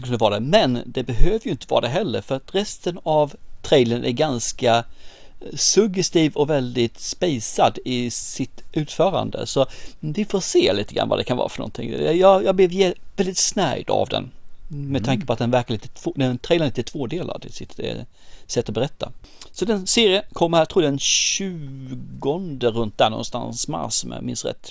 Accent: Småland, Sweden; accent: Småland dialect; Det ska ju vara min småländska som kanske inte går hem alltid

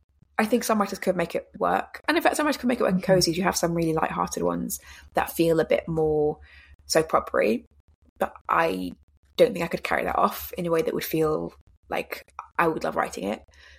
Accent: England, United Kingdom; I hate saying that because I'm English

